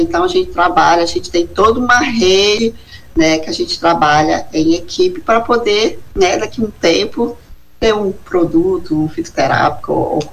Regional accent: Pauini, Amazonas, Brazil; born there; como onde eu nasci, em Pauni, no sul do Amazonas.

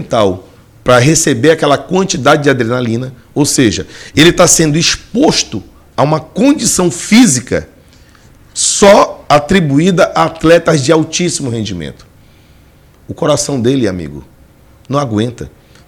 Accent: Brazil; Nós, enquanto brasileiros, temos que começar a discutir o que a gente quer para a nação.

